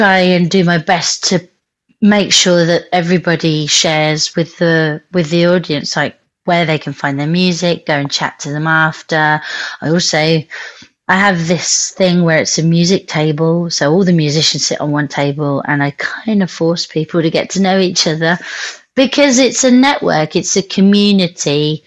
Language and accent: English; Spain; moved away as an adult; now in Reading, United Kingdom; So I'm from Spain. My parents are British, hence blonde hair and blue eyes. But yeah, I grew up in Spain